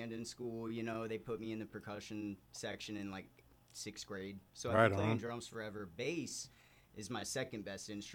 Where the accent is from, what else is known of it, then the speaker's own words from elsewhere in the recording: Atlanta, Georgia, United States; So I'm from the South. You know, I'm from Atlanta, Georgia originally.